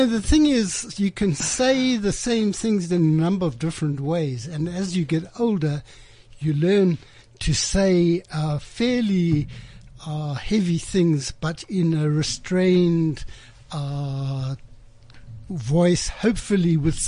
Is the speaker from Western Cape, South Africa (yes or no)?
yes; Cape Town, Western Cape, South Africa; I grew up in Cape Town. I was a schoolboy in Cape Town. I was born in 1945, just after the war.